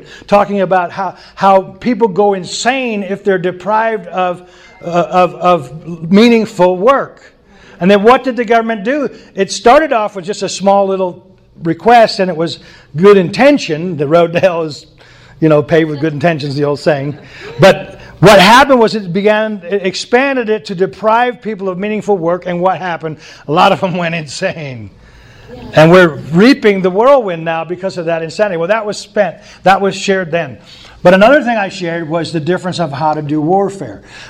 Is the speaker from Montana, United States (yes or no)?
yes; Montana, United States; We're from Montana. That's a pretty good-sized crowd.